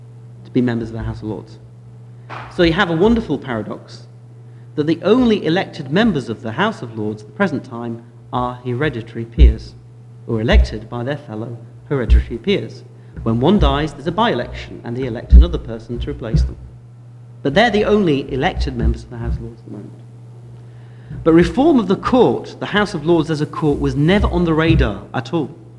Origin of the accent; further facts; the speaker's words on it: United Kingdom; And we're British, and we do whatever works.